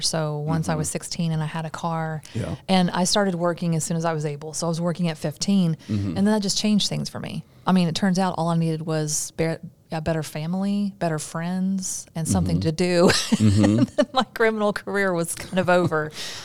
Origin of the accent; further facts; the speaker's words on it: Kentucky, United States; Besides, I'm from Kentucky and every single person around me smoked.